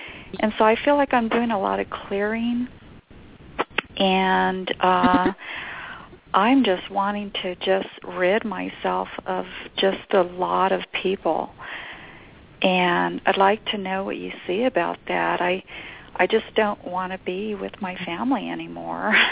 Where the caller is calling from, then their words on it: New Mexico, United States; I'm calling from New Mexico.